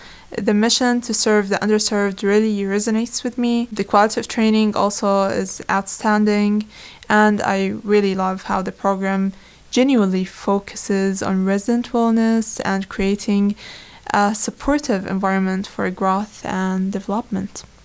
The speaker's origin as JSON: {"language": "English", "country": "Jordan", "said": "I'm from Jordan."}